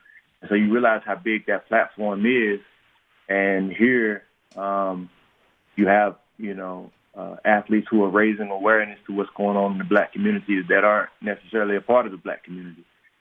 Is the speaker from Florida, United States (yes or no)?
no; Mississippi, United States; growing up in Mississippi and living in a more urban environment